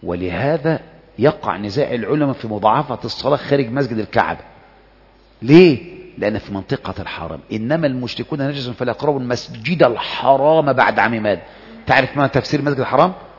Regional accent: Egypt; بس برضو أنت عارف أنا مصري

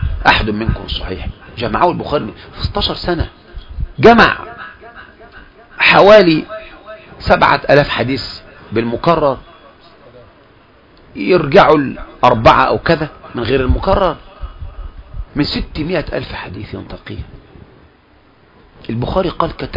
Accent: Egypt; اعرفك بنفسي انا مصري من دول العالم الثالث

